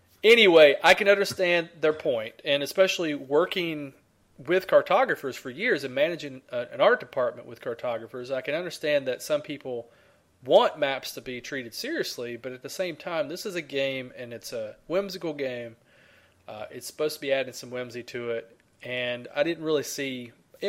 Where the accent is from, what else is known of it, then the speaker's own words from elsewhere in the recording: Ireland; I'm Irish